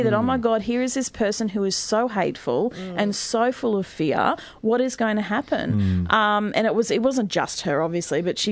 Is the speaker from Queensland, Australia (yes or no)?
yes; Cairns, Queensland, Australia; I grew up very poor in Cairns